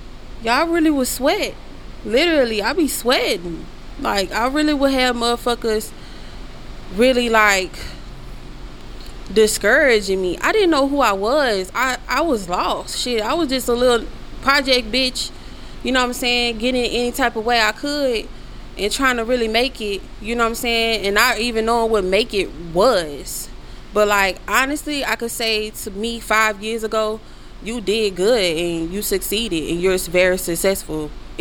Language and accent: English; New Orleans, Louisiana, United States; moved away; I'm from New Orleans, Maison Street, Night War. You know, at the bottom of the map, Florida Desire. You feel me? I moved, but I'm not, I wasn't raised there, but I moved when Hurricane Katrina hit.